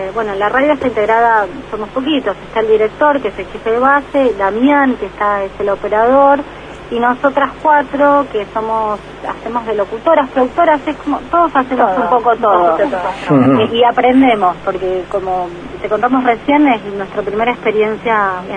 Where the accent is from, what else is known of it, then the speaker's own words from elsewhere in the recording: Buenos Aires, Argentina; soy de La Boca, de la Ciudad Autónoma de Buenos Aires.